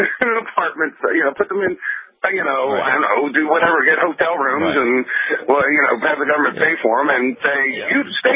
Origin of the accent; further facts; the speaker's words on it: Philadelphia, Pennsylvania, United States; from Philadelphia.